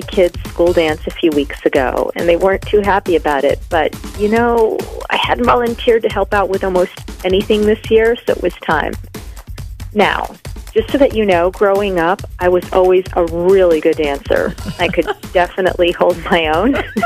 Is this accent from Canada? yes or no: no; Madison, Wisconsin, United States; I'm from Madison.